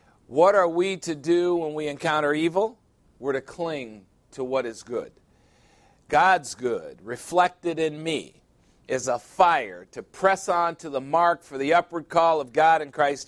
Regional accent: Chicago, Illinois, United States; On the day before Thanksgiving in 1987, the news on the radio in my hometown, Chicago, was quite shocking.

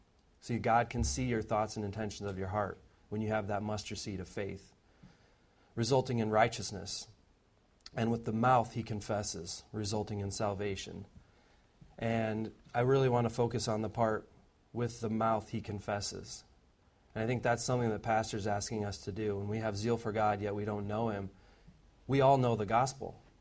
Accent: Iowa, United States; I'm originally from Iowa, but, you know, I'm also a Christian

